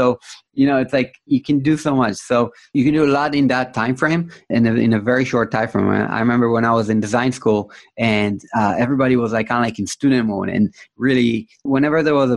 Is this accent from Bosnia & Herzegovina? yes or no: no; Herzliya, Tel Aviv District, Israel; I was commuting from Tel Aviv to Herzliya, my hometown.